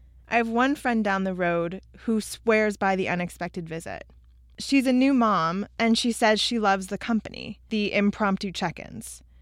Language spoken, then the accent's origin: English; New York City, New York, United States; I grew up in New York City, and there is no such thing as stopping by for an unexpected visit.